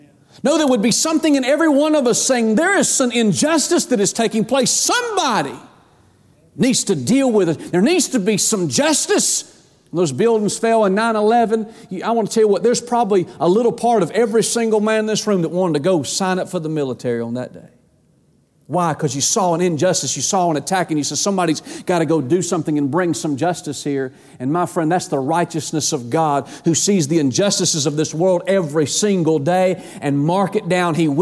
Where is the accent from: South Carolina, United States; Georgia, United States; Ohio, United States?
Georgia, United States; And so I'm from Georgia, and so I'm up kind of getting used to Tennesseans